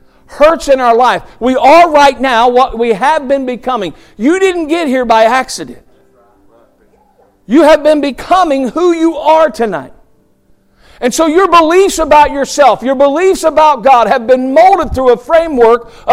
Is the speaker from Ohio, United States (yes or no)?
yes; Ohio, United States; I grew up in Ohio. You don't eat okra in Ohio.